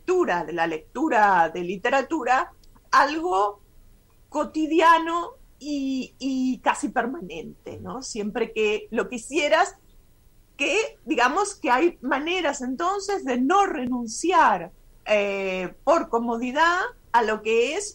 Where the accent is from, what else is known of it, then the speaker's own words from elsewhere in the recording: Germany; Yo me crié en Alemania, una gran parte de mi vida la pasé en Alemania.